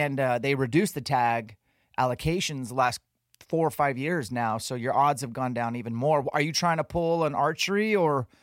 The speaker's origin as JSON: {"language": "English", "region": "Washington", "country": "United States", "tie": "born or raised there", "said": "So we're talking to a guy who's basically a farmer in my home state of Washington"}